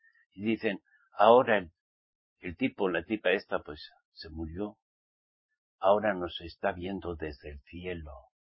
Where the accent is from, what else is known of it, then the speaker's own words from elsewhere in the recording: Pamplona, Navarre, Spain; En mi tierra, Pamplona, la Dolorosa.